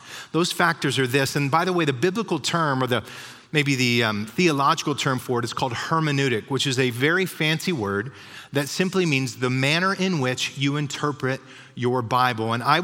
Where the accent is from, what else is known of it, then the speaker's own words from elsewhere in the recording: Clovis, California, United States; When I was a kid, we grew up in Clovis. I used to live off of the canal bank down there off of Knees by Dry Creek School. And we didn't have a lot.